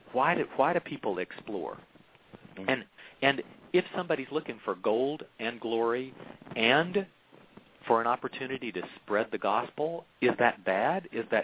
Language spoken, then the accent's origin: English; Florida, United States; we had to memorize Ponce de Leon, and of course I grew up in Leon County, so people said, yeah, Leon, it's named after him, and that made a big difference to me feeling local about it.